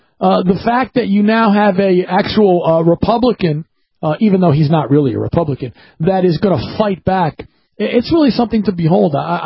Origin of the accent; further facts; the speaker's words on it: Washington, United States; I grew up in Washington, and I've been a political junkie my whole life